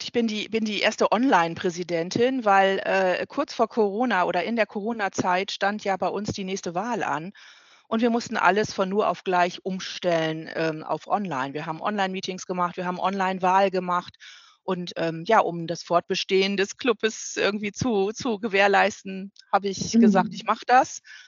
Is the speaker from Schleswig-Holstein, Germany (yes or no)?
no; Lower Saxony, Germany; Ich bin in der Nähe von Brake aufgewachsen. Habe in Oldenburg studiert.